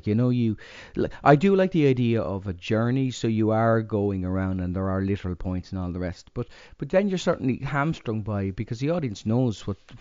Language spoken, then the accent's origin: English; Edinburgh, Scotland, United Kingdom; So we did this little journey around my hometown and I went, this is definitely an Edinburgh show, you know.